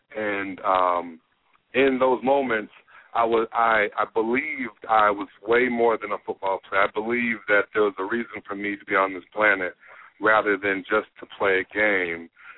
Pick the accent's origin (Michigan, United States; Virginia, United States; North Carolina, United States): Michigan, United States; Kalamazoo; I'm from Kalamazoo, Michigan, born and raised.